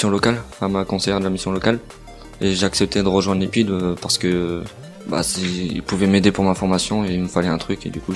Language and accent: French; Reims, Grand Est, France; j'ai 19 ans, enfin, je viens de Reims